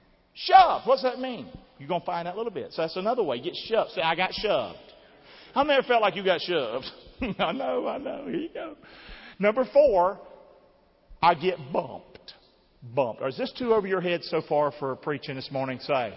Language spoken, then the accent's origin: English; Rockingham, North Carolina, United States; I'm from Rockingham, baby. Now, a lot of y'all don't know Rockingham, but Rockingham's race country.